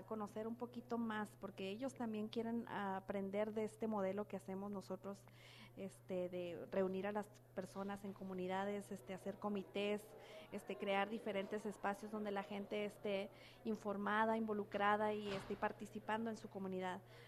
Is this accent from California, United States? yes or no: no; El Paso, Texas, United States; soy del Paso, Texas.